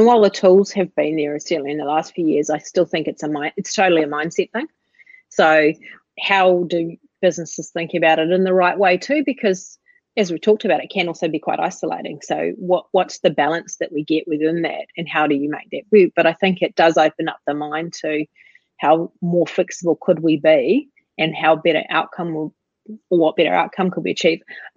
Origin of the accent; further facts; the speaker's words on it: New Zealand; I'm passionate Kiwi.